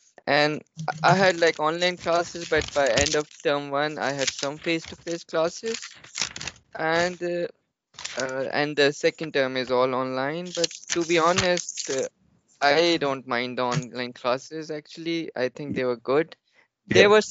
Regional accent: Pakistan; I'm from Pakistan.

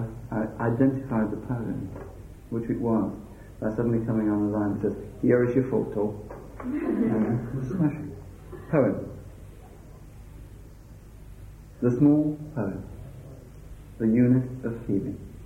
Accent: Birmingham, West Midlands, United Kingdom; now in Staffordshire, United Kingdom; because I was raised in Birmingham and wrote about 20 years ago a lot of stuff about urban landscape.

